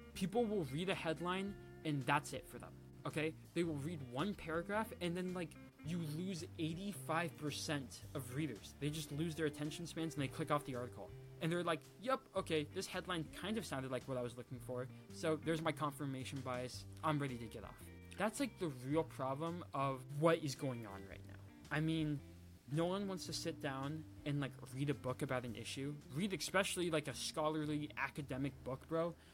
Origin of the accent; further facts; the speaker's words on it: United States; So then me, as a American, who hypothetically I don't know anything about Islam or Arab culture or anything